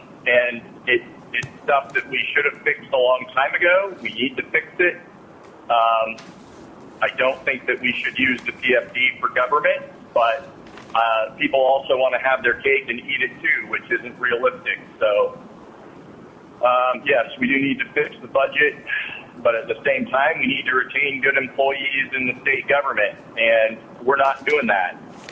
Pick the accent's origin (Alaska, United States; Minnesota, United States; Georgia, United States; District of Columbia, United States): Alaska, United States; Palmer; I am from Palmer, Alaska